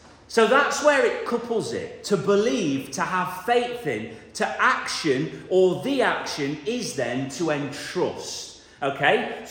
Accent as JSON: {"language": "English", "country": "United Kingdom", "tie": "born or raised there", "said": "But I can believe in God, and because I was brought up in the United Kingdom, that makes me a Christian."}